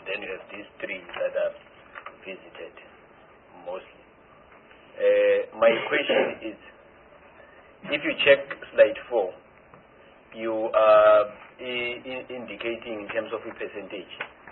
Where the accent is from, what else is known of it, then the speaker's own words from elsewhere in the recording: Northern Cape, South Africa; Even if I'm coming from Northern Cape, I can be able to reflect that in Northern Cape we've got these challenges.